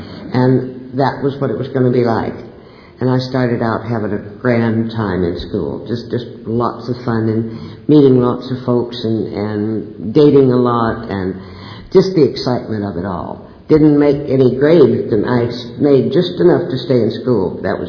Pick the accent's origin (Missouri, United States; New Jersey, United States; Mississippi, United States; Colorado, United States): Colorado, United States; Denver; I grew up in Denver. I grew up with wonderful parents, two brothers.